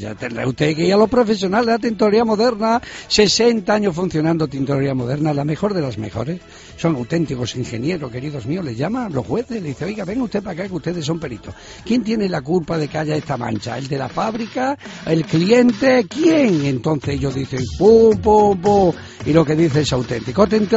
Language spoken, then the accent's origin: Spanish; Extremadura, Spain; Así es que Extremadura, qué maravilla hacer reír a la gente de mi tierra.